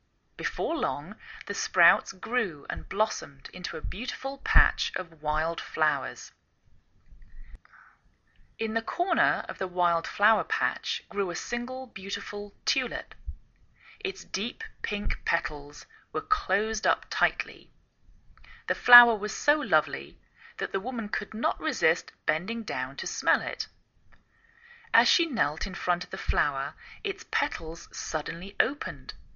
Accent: England, United Kingdom; now in United States

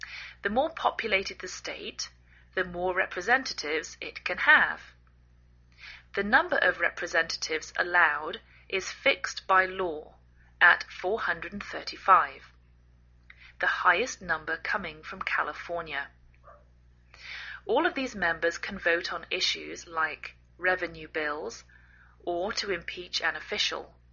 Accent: England, United Kingdom; now in United States

